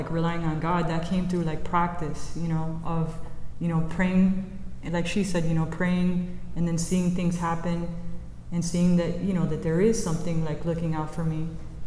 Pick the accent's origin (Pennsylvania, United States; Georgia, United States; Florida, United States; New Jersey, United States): Florida, United States; Miami; moved away as an adult; In September, I moved here from Miami. I lived in Miami for 40 years, so I've never been away from my hometown.